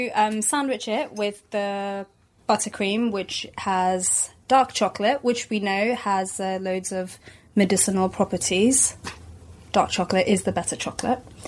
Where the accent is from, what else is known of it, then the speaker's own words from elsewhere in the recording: India; because not just because of my culture, where I'm originally Indian